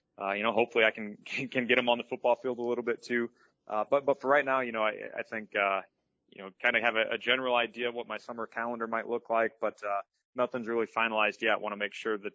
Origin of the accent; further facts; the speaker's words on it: Cambridge, United States; We're both from Cambridge. We're familiar with the area.